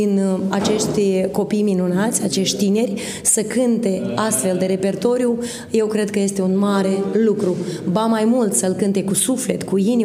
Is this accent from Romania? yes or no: no; Moldova; Eu, pentru că sunt din Basarabia